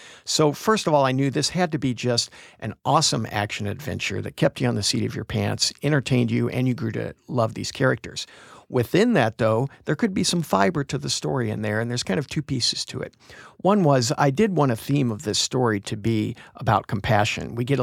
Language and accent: English; Springfield, Illinois, United States; once we moved back to the States, I grew up in Springfield, Illinois, and that is Mr. Lincoln's hometown.